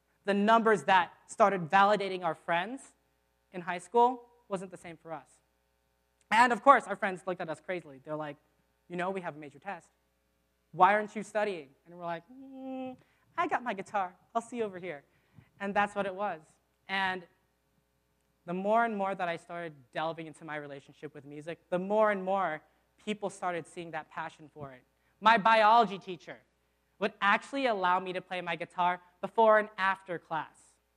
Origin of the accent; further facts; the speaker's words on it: Virginia Beach, Virginia, United States; I was raised in Virginia Beach. I was an East Coast guy, and I lived in a military town.